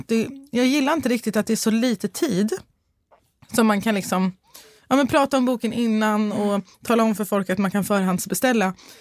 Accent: Stockholm, Stockholm County, Sweden; Alltså det låg på Södermalm där jag växte upp.

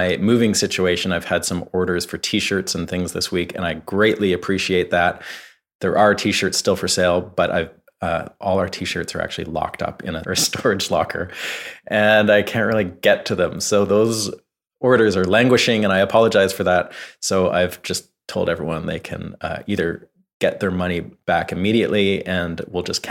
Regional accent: Vancouver, British Columbia, Canada; moved away as an adult; now in Nashville, United States; I live in Nashville now. I'm from Vancouver, Canada, and but I moved here about 7 or 8 years ago.

